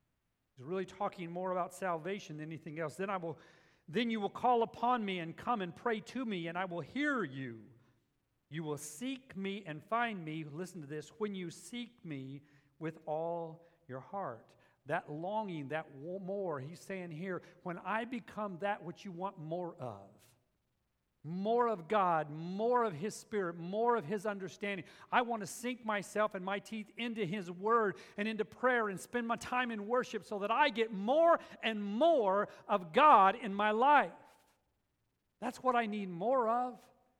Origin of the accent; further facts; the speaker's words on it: Texas, United States; and then they find out I'm from Texas, they go, oh, you have a horse.